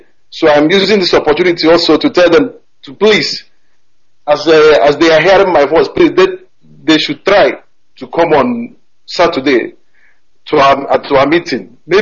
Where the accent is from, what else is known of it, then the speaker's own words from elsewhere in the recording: Olu, Imo, Nigeria; now in Barcelona, Spain; I'm from Olu, Imo State.